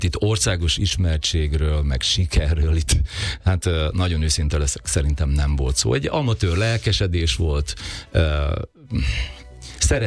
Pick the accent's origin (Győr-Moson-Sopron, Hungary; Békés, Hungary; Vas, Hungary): Békés, Hungary; Telekgerendás; én ugye egy kis faluban nőttem fel, Telegerendáson, és mi ott azért egy elég zárt közeket, zárt közegben voltunk